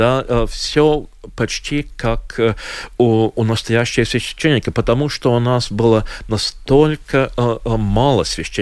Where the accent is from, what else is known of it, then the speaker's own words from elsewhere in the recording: Latvia; или атмода, как мы говорим в Латвии, да